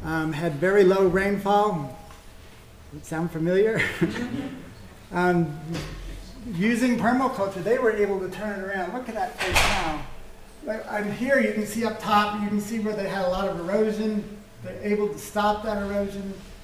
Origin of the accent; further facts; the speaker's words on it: South Carolina, United States; moved away; I moved here a long time ago now, and when I first started, I'm originally from South Carolina.